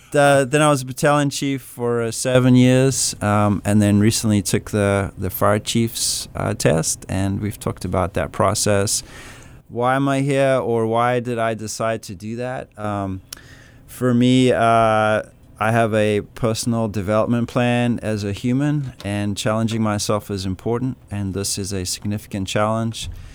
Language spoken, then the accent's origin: English; East London, Eastern Cape, South Africa; Well, I was born and raised in South Africa, in the town called East London, which is in the southeast coast.